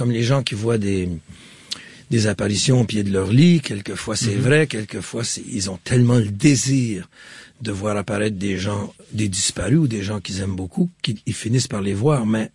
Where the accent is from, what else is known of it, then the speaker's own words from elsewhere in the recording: Quebec, Canada; accent: Québécois; Non, mais dans le noir comme ça, je vous jure, j'avais perdu mon accent. Je suis un usurpateur. En fait, c'est un gag l'accent québécois.